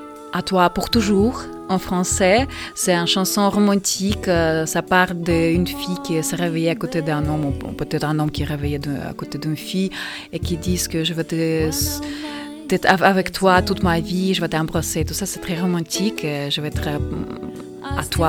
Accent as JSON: {"language": "French", "town": "Solnechny", "region": "Khabarovsk Krai", "country": "Russia", "tie": "born there", "second_language": "French", "moved": "yes", "said": "Alors oui, je suis née en Russie, à l'est de la Russie, tout près au Japon. Une petite ville s'appelle Ensoleillée, à côté d'une rivière Amour."}